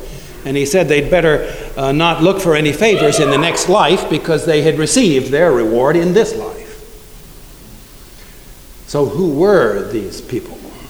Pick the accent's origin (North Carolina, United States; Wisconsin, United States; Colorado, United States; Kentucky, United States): Kentucky, United States; Shelbyville; because I grew up in Shelbyville, and Cincinnati is about as close to Shelbyville as I've lived in the last 50 some odd years.